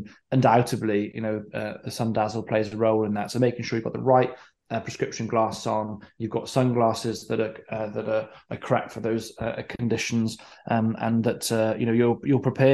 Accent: Wales, United Kingdom; I'm from West Wales and Pembrokeshire way

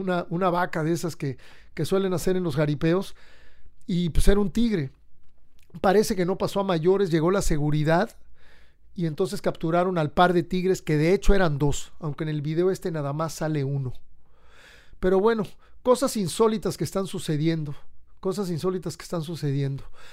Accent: Mexico; como somos nosotros los mexicanos.

